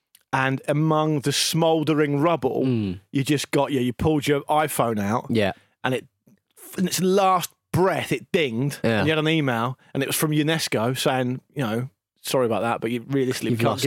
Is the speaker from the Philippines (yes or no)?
no; Portsmouth, South East England, United Kingdom; I was about to say I'm from Portsmouth, not Ulaanbaatar, but I think even people in Ulaanbaatar would know who